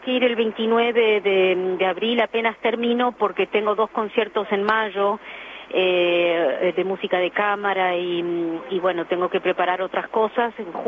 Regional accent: Venezuela; also born or lived in London / Brussels; yo fui actriz de niña en Venezuela

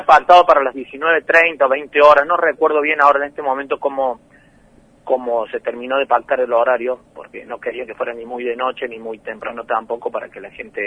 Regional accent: Córdoba, Argentina; accent: Córdoba tonada; now in Puerto Iguazú, Argentina; Soy de Córdoba, siempre lo digo, se me nota mucho

